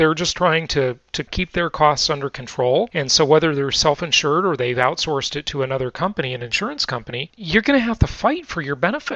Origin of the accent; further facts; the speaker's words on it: Los Angeles, California, United States; moved away as an adult; also born or lived in Orange County; So we're talking about California, where we're both from. I grew up in West Los Angeles, and then my adult life lived in Orange County until moving to Arizona just recently.